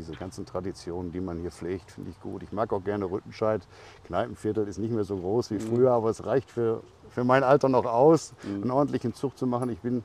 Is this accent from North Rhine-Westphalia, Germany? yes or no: yes; Essen, North Rhine-Westphalia, Germany; Ja, ich lebe sehr gerne in Essen, weil ich es auch Essen in allen Facetten kenne. Mhm. Ich bin in Katernberg 7 Jahre aufgewachsen und in Krai geboren.